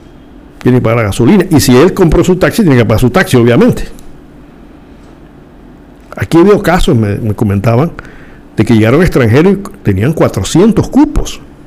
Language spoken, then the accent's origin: Spanish; Panama; a mí me da dolor como ciudadano panameño conversar con los taxistas serios